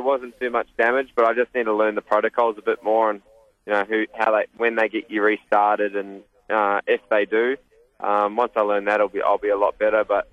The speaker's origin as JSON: {"language": "English", "country": "New Zealand", "said": "I'm a Kiwi"}